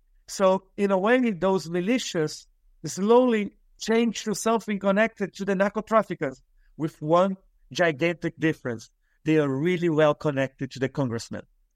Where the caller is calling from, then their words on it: Rio de Janeiro, Brazil; I'm speaking from Rio de Janeiro, who is quite famous for the favelas, the poor communities on the hills.